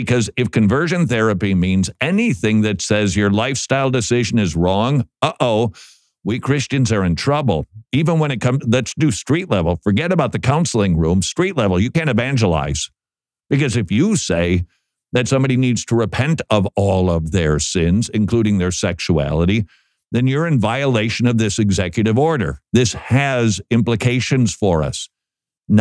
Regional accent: Minnesota, United States; Look, I'm from Minnesota, and there's potholes there

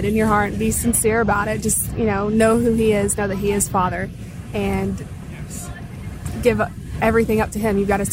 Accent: Greenville, South Carolina, United States; Greenville, South Carolina.

